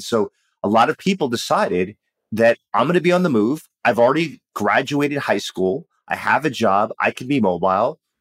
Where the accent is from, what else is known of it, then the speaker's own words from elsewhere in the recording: New York City, New York, United States; So I think of growing up in New York City on the subway in the 70s, when it was really dangerous to be in New York City